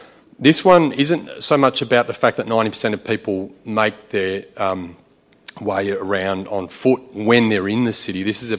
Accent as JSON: {"language": "English", "town": "Mildura", "region": "Victoria", "country": "Australia", "said": "I don't come from the suburbs, I come from Mildura, so even further afield."}